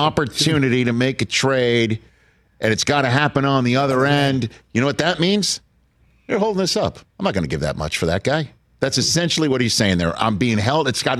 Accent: Staten Island, New York, United States; I tell people I'm from Staten Island.

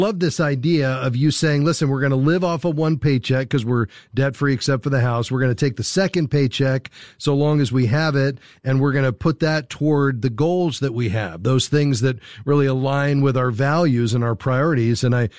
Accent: Fort Lauderdale, Florida, United States; To Fort Lauderdale, my hometown.

